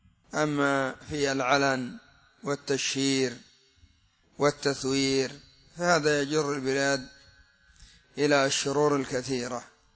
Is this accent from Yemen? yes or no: yes; Yemen; هكذا عندنا في اليمن